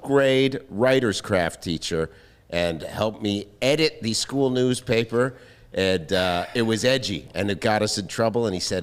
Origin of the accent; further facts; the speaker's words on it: Canada; now in United States; I'm from Canada